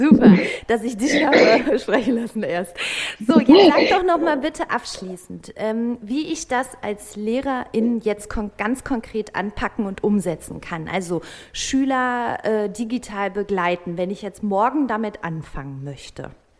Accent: North Rhine-Westphalia, Germany; moved away; Und ich sende liebe Grüße in meine Heimat nach NRW.

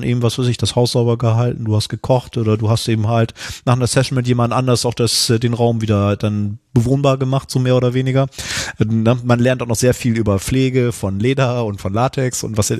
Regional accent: Northern Germany, Germany; Ich bin ja hier im Norden geboren und aufgewachsen

